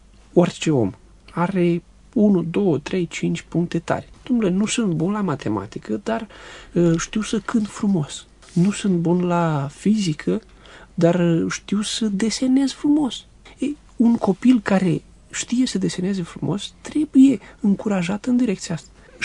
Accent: Botoșani, Botoșani County, Romania; Și eu sunt de la Botoșani, de exemplu

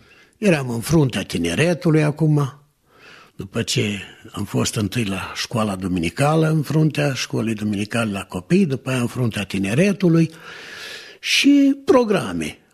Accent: Verești, Suceava County, Romania; born there; M-am născut în Verești, județul Suceava.

